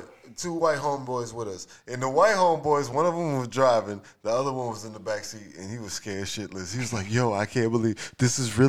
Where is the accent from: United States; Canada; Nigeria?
United States; South Carolina; I'm from South Carolina, bro.